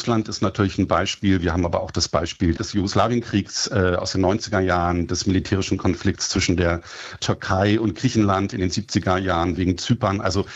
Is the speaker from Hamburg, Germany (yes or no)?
yes; Hamburg, Germany; born there; ich bin in Hamburg geboren